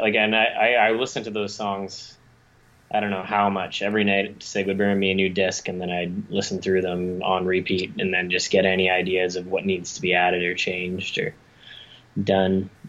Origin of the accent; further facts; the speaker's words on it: Goderich, Ontario, Canada; But for me, because I'm from Goderich, so I would just drive back and forth.